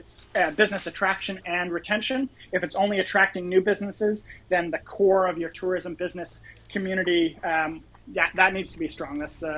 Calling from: British Columbia, Canada; As I mentioned, I'm coming from British Columbia, Canada here.

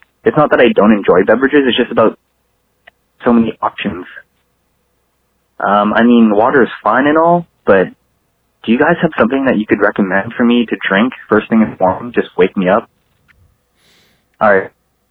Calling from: Vancouver, British Columbia, Canada; I'm calling from Vancouver, BC.

